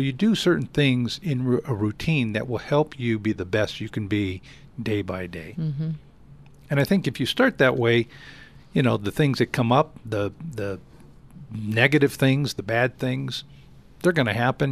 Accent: California, United States; I grew up in Southern California.

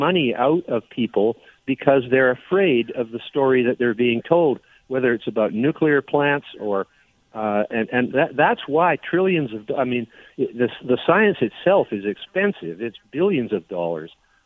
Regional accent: British Columbia, Canada; I'm Canadian living on Vancouver Island, but I've been here all my life in this country and all over the world.

